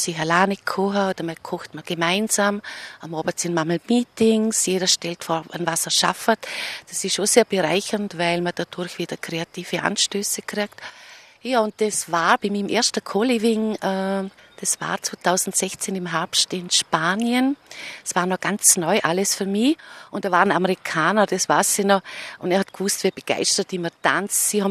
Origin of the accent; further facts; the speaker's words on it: Thuringia, Germany; ich komme ja aus dem Dorf in Thüringen und bei uns hat es damals eigentlich nicht so Tanzangebote gegeben